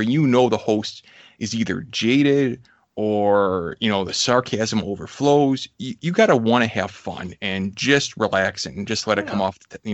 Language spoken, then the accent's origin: English; Chicago, Illinois, United States; Real creative, you know, like I took my hometown at Disney and threw them together.